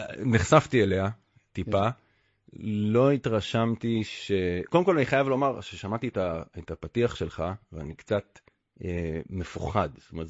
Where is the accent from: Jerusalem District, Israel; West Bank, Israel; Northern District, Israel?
West Bank, Israel; Kfar Adumim; also born or lived in Tel Aviv; אני מתנחל, גדלתי בכפר אדומים, כאילו. אני חייתי המון שנים בתל אביב, עבדתי בערוץ תקשורת, שוב, הכל במרכאות, מאוד חילוני, תל אביבי